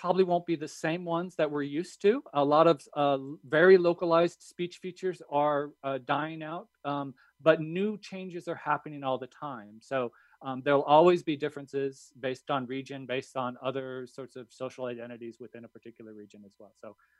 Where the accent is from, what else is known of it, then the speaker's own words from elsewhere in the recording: Nebraska, United States; I grew up in Nebraska, and I certainly have that in my own speech with pillow and Illinois